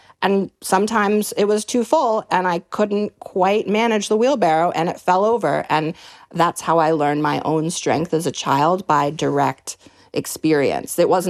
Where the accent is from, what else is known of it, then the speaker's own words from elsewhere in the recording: New York, United States; And so this book really came out of my experience growing up in New York's Hudson Valley. I lived on a property with my grandma.